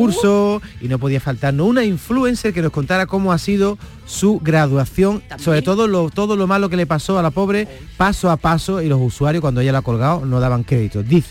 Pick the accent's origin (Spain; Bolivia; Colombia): Spain; Como los españoles tenemos unos horarios totalmente inusuales